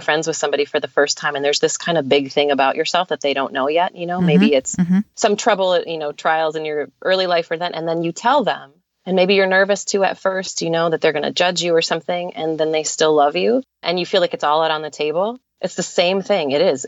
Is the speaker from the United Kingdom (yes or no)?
no; Minnesota, United States; So I mentioned that I'm from South Central Minnesota, and I grew up on a dairy farm.